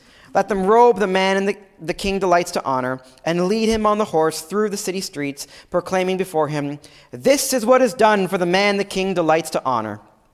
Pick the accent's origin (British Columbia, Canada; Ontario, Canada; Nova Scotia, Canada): Ontario, Canada; Ottawa; but I grew up in Ottawa, and during high school and just after high school, I worked for a window company